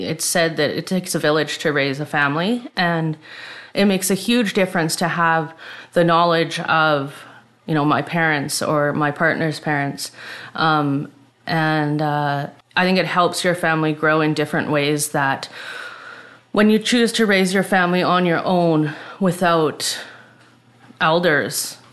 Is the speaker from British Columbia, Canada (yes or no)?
yes; Salmon Arm, British Columbia, Canada; suburban Indian because I didn't grow up on the reserve, but and I grew up in Salmon Arm my whole life.